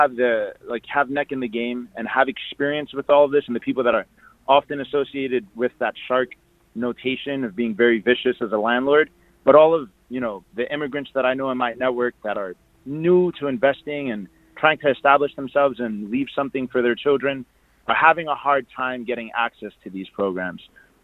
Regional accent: Queens, New York, United States; I'm actually originally from Queens, but I'm in Fort Lee currently just because I was attending to some business.

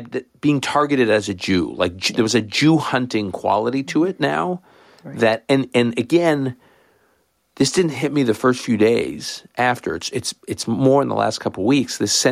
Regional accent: Canada; I grew up effectively in Canada, which is a smallish country, I guess now medium-sized country.

